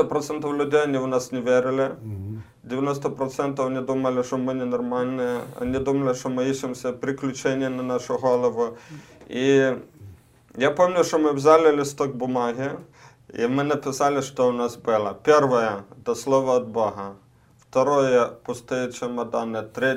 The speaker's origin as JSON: {"language": "Russian", "region": "Kyiv", "country": "Ukraine", "said": "Я с Украины, мы с Киева."}